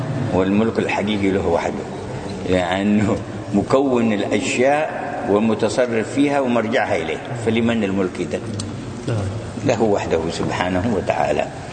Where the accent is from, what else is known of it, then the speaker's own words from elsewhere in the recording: Yemen; أيام الشيوعية عندنا في اليمن عندنا في حزب وهم حزب واحد